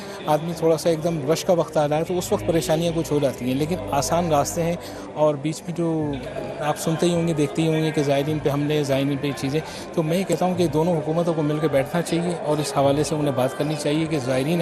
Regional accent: Karachi, Sindh, Pakistan; میں کراچی.

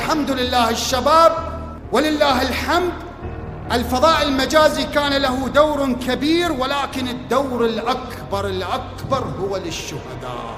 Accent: Iraq; أكثرنا كعراقيين صارت هزة نفسية وسقوط قلوب، أو كادت تسقط القلوب

